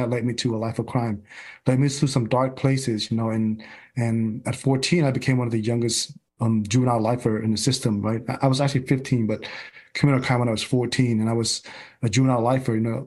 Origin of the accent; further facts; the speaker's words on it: Stockton, California, United States; I live in Stockton, I grew up in Stockton during a time that there's a lot of racism, a lot of bias.